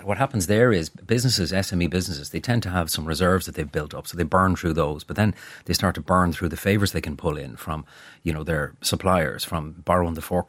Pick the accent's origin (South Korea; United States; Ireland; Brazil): Ireland; Leinster; You know, I'm from County Wexford, which is a holiday county.